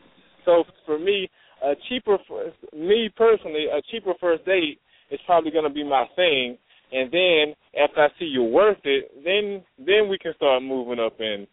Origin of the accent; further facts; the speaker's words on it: Georgia, United States; I'm from Georgia.